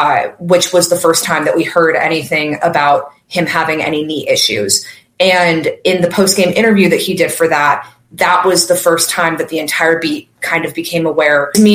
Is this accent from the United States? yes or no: yes; Kansas, United States; I grew up in Kansas as a person who has lived in the Midwest for most of my life as a Christian myself.